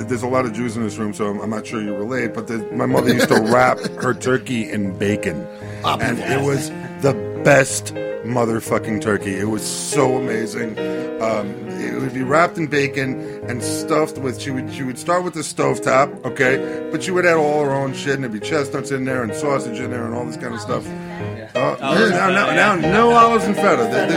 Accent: Kalamata, Peloponnese, Greece; You know, we're from Kalamata.

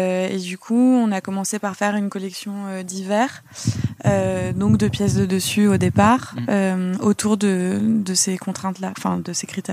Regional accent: Marseille, Provence-Alpes-Côte d'Azur, France; comme je suis originaire de Marseille, c'était que toute l'identité soit autour de ça, parce que finalement, je suis faite de cette région et de oui, j'ai grandi là-bas, j'allais dans les calanques tout le temps, avec la mer omniprésente

